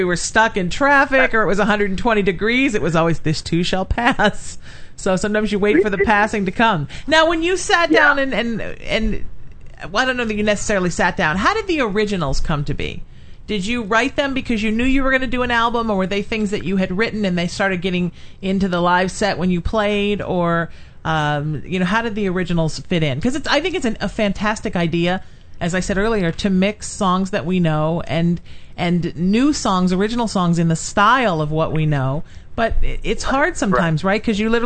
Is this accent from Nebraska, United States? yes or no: no; Huntington Beach, California, United States; Yep, and I grew up in Huntington Beach, so I grew up with the boat parade.